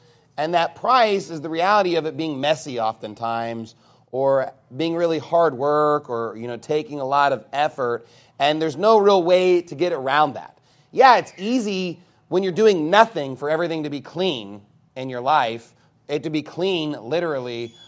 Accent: Texas, United States; growing up in Texas and especially in the Panhandle area

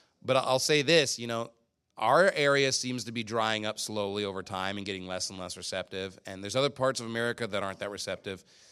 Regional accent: Texas, United States; You know, me as a Texan, I want to just put my foot on the pedal and just go.

